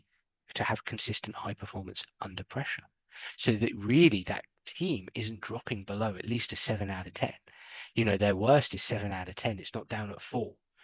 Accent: England, United Kingdom; As an Englishman

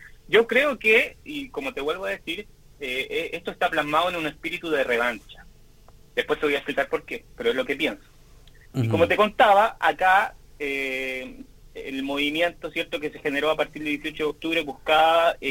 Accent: Chile; lo que tenemos que hacer, yo creo como chileno, es desechar la nueva.

